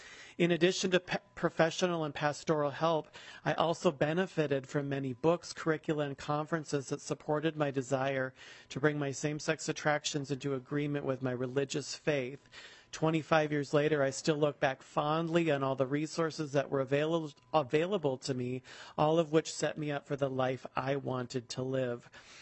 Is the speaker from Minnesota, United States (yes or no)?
yes; Minnesota, United States; We are from Minnesota too.